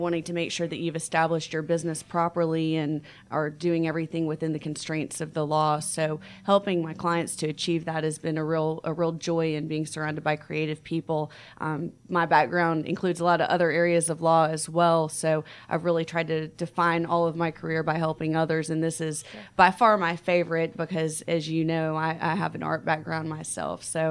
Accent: Atlanta, Georgia, United States; it seemed to be in my best interest to come back to Atlanta, which is my hometown

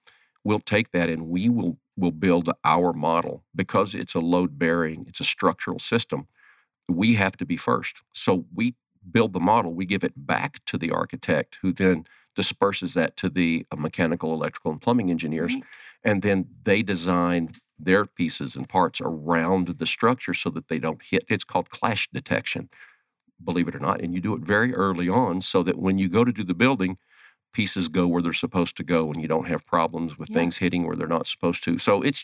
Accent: Texas, United States; also born or lived in Carlsbad, California; Born and raised, well, I was actually born in Carlsbad, California, lived most of my life in Texas. Met my wife, married my wife there, my first two children there.

